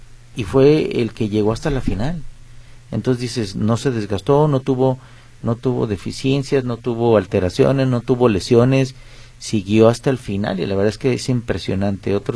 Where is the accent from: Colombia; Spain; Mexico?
Mexico; eso se debe a la personalidad de nosotros como mexicanos